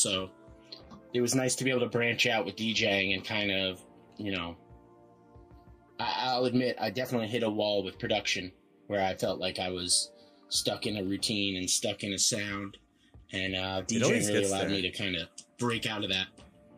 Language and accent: English; New Jersey, United States; I'm from New Jersey, USA.